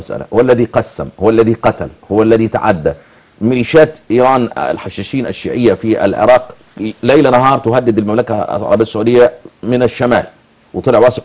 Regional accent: Egypt; كما يحدث عندنا في مصر

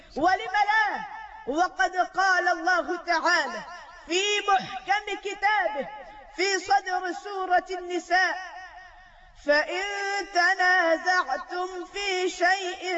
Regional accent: Egypt

